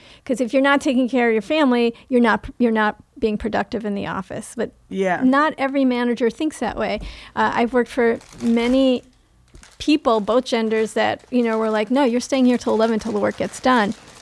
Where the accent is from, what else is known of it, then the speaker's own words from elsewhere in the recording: Queens, New York, United States; Queens. First in Corona, and then when I was going into high school, we moved to a place called Hillcrest, which was right near St. John's University.